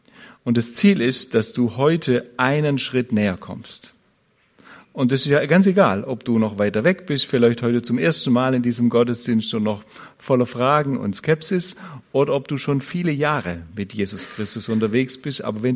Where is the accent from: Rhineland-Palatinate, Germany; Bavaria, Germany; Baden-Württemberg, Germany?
Baden-Württemberg, Germany; accent: Swabian; Bin aufgewachsen in Ostwilhernreuth, hört man vielleicht auch schon mal im Dialekt. Bin ein Württemberger Schwabe, ganz original, fühle mich sehr wohl bei euch.